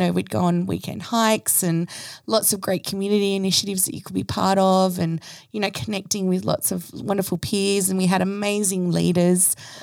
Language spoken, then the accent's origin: English; Sutherland Shire, New South Wales, Australia; also born or lived in Wollongong; But my family are all from Sutherland Shire originally. So, you know, even though I was born in the Gong, Mum and I came back up quite when I was quite young. Yeah. So grew up predominantly in the Sutherland Shire